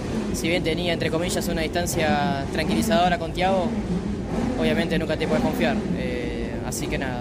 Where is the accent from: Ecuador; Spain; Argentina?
Argentina; Alta Gracia, Córdoba; now in Rosario, Argentina; mi ciudad natal es Altagracia, Córdoba. Actualmente estoy viviendo en Rosario, pero bueno, obviamente me siento partícipe de ambos lados.